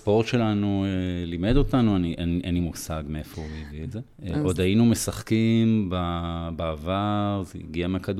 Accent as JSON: {"language": "Hebrew", "town": "Gesher HaZiv", "region": "Northern District", "country": "Israel", "tie": "born or raised there", "said": "גדלתי בגשר הזיב, קיבוץ בצפון."}